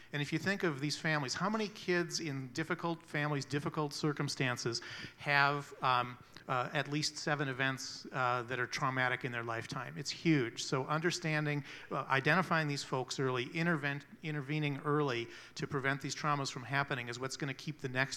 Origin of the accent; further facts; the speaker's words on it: Marshall, Minnesota, United States; I grew up in Marshall, Minnesota